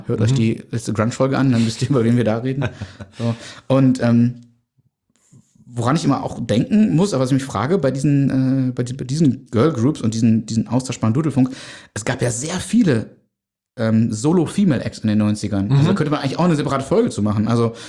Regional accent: North Rhine-Westphalia, Germany; Also ich bin am Niederrhein groß geworden, da gab es Antenne Niederrhein.

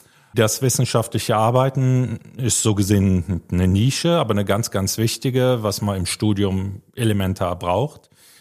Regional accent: Cologne, North Rhine-Westphalia, Germany; also born or lived in Ludwigsburg; bei uns in Köln ist es ja sehr, sehr offen.

